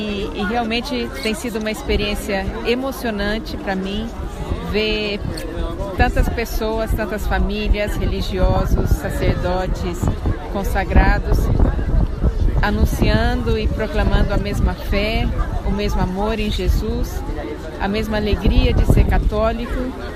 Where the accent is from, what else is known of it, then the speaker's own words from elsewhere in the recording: Brazil; eu sou brasileira